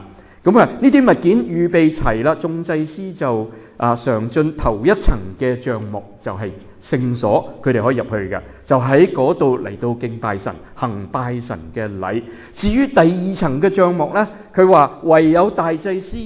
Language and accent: Chinese; China; 包括我们中国人都说烧香呢